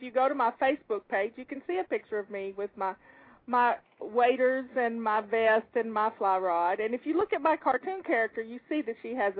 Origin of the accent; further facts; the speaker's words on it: Tennessee, United States; Yes. I grew up in Tennessee.